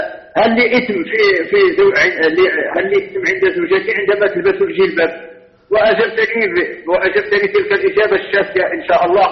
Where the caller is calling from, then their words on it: Morocco; عن التقاليد هنا عندنا في المغرب